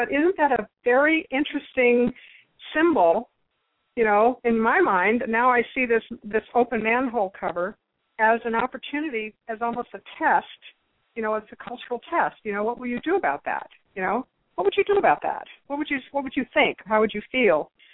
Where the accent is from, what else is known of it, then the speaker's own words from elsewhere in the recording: United States; It's a very interesting thing being an American, I'll tell you.